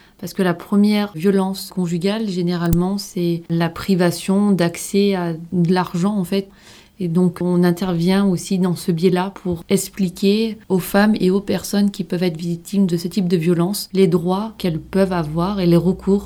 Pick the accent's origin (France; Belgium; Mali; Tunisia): France; Montélimar, Auvergne-Rhône-Alpes; je suis originaire de Montélimar, mais ma famille est ardéchoise, donc j'ai un petit attachement pour l'Ardèche.